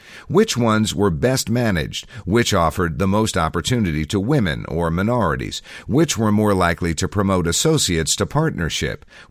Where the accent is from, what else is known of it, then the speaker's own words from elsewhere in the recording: Far Rockaway, New York, United States; In 1964, I was a bookworm growing up in Far Rockaway, a working-class section of Queens.